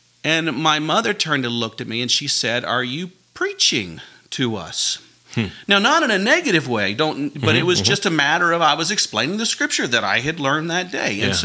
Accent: Norfolk, Virginia, United States; moved away as an adult; So I grew up in Norfolk, Virginia, but then I joined the Air Force, and Uncle Sam took me all over the world, eventually bringing me here to North Dakota.

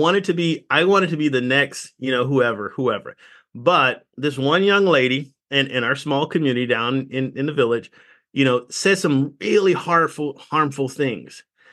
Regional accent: South Carolina, United States; No, I grew up around Parris Island. You cannot tell me nothing about that nonsense.

